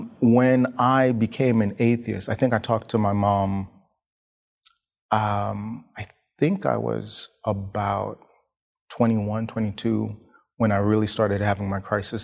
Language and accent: English; New York, United States; Growing up in New York, you have access to all kinds of religious literature and religious leaders